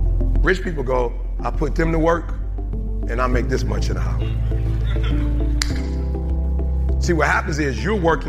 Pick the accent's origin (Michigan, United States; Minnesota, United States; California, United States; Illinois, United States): Michigan, United States; Detroit; Let me tell you how I know. I'm from Detroit.